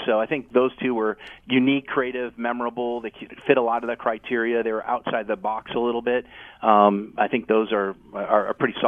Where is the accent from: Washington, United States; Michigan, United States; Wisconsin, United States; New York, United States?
Wisconsin, United States; Green Bay; Quite different than, you know, my hometown of Green Bay, Wisconsin, where, you know, you don't see those types of trees there.